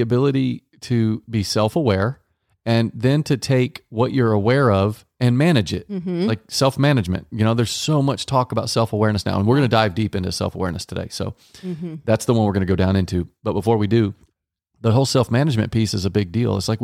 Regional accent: Texas, United States; Why do you keep playing country songs? Because I grew up in Texas.

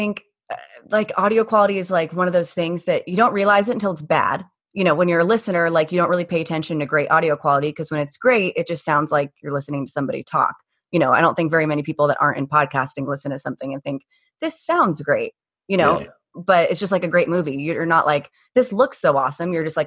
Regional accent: Phoenix, Arizona, United States; born and raised in Phoenix.

